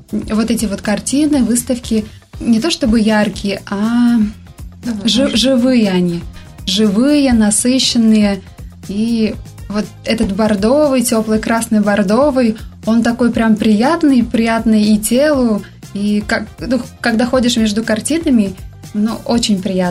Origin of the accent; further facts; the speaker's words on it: Mari El, Russia; born there; first language Mari; Russian is a second language; когда ты после учебы приезжаешь к себе в родной дом, скажем, в родное село, я родилась в Марфинском районе, и после учебы я приехала в свою ЦРБ, и народ там мари. Ты общаешься с ними на своем родном языке